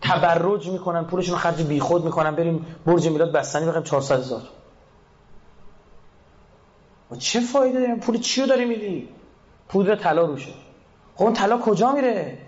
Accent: Iran; یکم فکر کنیم ما ایرانیم

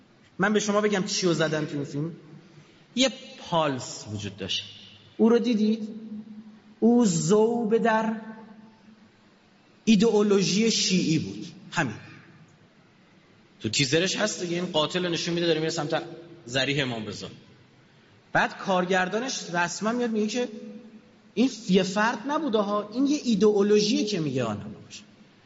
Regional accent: Iran; ما ایرانیم. 500 سال زمان شاه عباس اومدیم اینجا، قبلش هم از خارج نیومدیم، همون موقع هم از ایران اومدیم، از شمال غرب ایران اومدیم مرکز ایران. ما قوم ایرانی هستیم.

